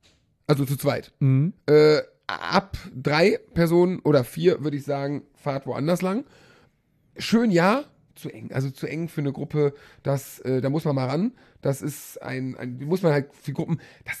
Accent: Alcúdia, Balearic Islands, Spain; Wir waren in meiner Heimat.

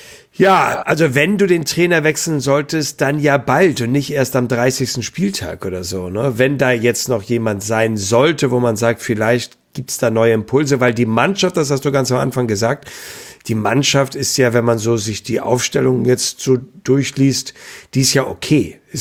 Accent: Hamburg, Germany; Das verfolge ich auch als Hamburger mit einem gewissen Neidfaktor in all den Jahren, sage ich mal.

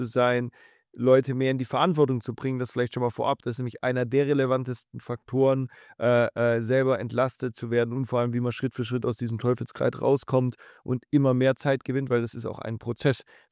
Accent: Southern Germany, Germany; ich komme aus Süddeutschland.

